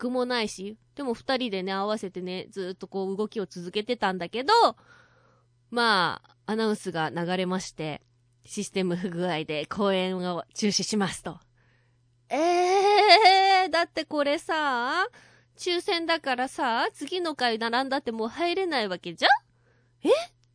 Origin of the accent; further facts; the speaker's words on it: Fukuoka, Japan; 博多のうどんってね割とね柔らかいから、博多っ子な